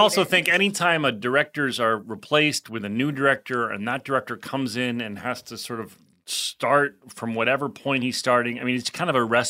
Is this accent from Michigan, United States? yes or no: no; West Orange, New Jersey, United States; Do you know that the film industry started in my hometown? Well, my home neighborhood